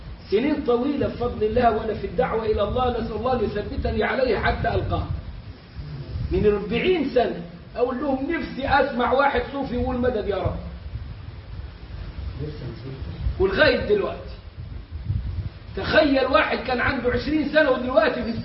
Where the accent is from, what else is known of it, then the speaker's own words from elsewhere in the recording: Egypt; النبي ده مفتاح كلامنا كمصريين